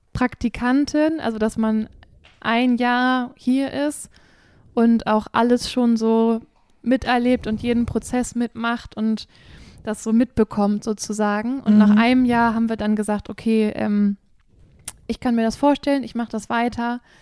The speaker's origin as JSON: {"language": "German", "town": "Emden", "region": "Lower Saxony", "country": "Germany", "tie": "born there", "said": "Ich sehe, ich bin ja Ostfriesin, ich komme gebürtig aus Emden, ich liebe Ostfriesland."}